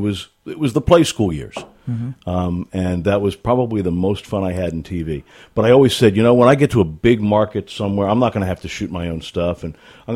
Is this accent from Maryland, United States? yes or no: yes; Baltimore, Maryland, United States; I grew up in Baltimore. Oldest of three kids. I have two younger sisters.